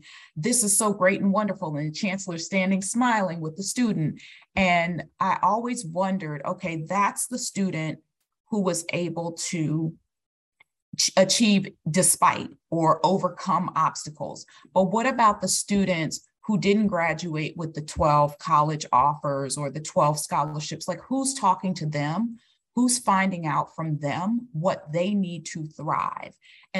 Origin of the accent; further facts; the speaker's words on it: Washington, District of Columbia, United States; I'm from Washington, D.C. I'm a native of D.C.